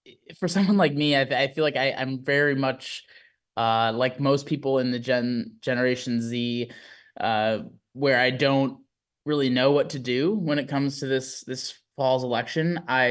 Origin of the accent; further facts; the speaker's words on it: Wisconsin, United States; So I'm excited to be in Milwaukee, not only for the beauty and to show off my home state